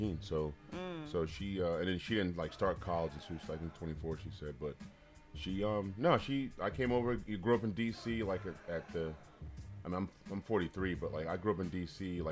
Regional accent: Washington, District of Columbia, United States; also born or lived in Cameroon; born in Africa, grew up in D.C.

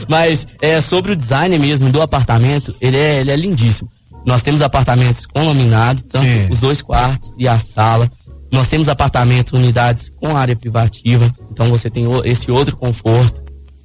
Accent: Belo Horizonte, Minas Gerais, Brazil; Mas nós somos de BH.

